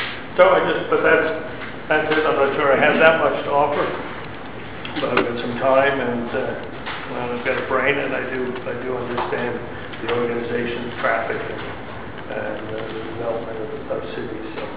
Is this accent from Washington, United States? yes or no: no; Long Island, New York, United States; I grew up in New York on Long Island, and it's not quiet and very crowded.